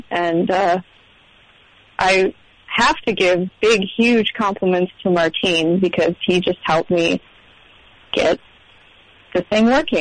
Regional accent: Milwaukee, Wisconsin, United States; It's funny because I'm from Milwaukee, Wisconsin, and the colors of the baseball team there are the same.

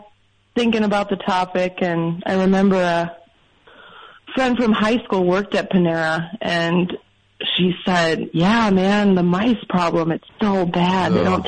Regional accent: Ohio, United States; And they had mice traps, and maybe I'm from Ohio.

